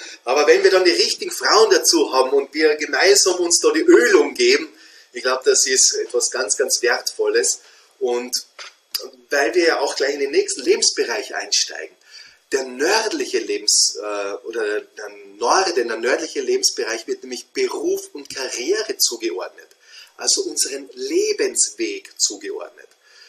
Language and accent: German; Austria; mein Dialekt aus Österreich mit dem Englisch, das ist eine eigene Kombination.